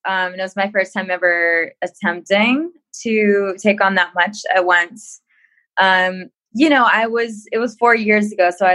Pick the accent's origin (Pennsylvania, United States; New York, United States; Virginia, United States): Virginia, United States; I grew up in Virginia, really close to the Appalachian Trail. In fact, pretty much on the Appalachian Trail.